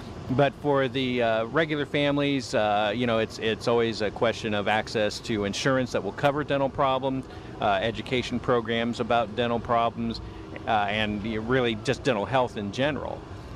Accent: Ohio, United States; I was born in Northwest Ohio. I'm second generation, and growing up in Northwest Ohio, there, large Hispanic population there

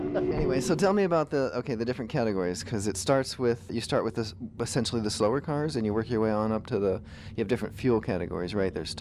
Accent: Columbus, United States; Now, you know, I'm from Columbus, and I didn't even realize you guys were up here

